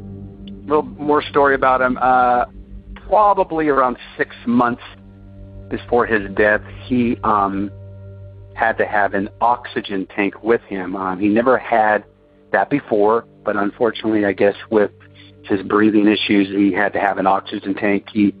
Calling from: Huntington Park, California, United States; I am calling from Huntington Park, California.

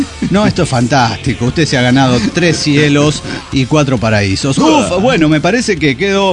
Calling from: San Luis Potosí, Mexico; Siempre presente desde San Luis Potosí.

